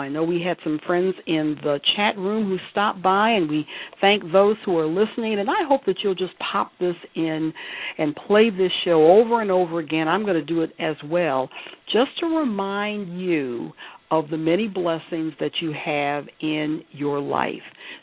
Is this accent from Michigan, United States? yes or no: yes; Detroit, Michigan, United States; I'm from Detroit and Windsor, Canada is right across the border, and I love the … the national anthem for Canada, because I grew up with it.